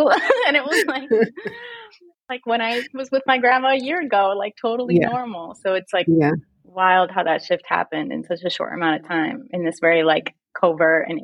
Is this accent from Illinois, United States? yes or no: no; Minnesota, United States; also born or lived in Puerto Rico; I was born in Puerto Rico. And I lived there till I was 8. And then I like to say now that I was moved to Minnesota, where I spent.